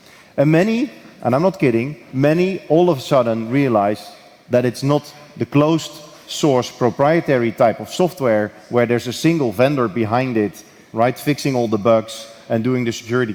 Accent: Gelderland, Netherlands; English is a second language; I recently spoke to the University of Wageningen, an agricultural university close to my hometown

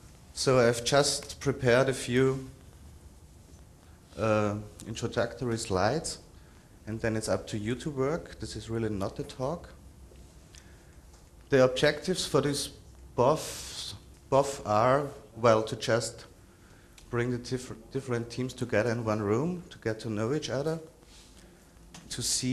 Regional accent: Innsbruck, Tyrol, Austria; I'm from Innsbruck, Austria.

